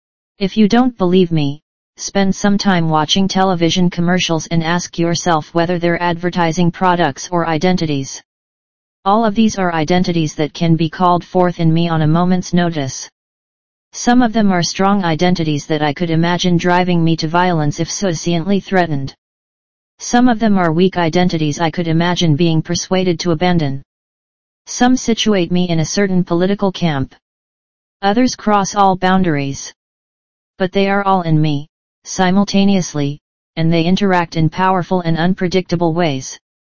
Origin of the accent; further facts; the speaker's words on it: California, United States; Take me. I am an American, Jewish, Caucasian, male, Californian.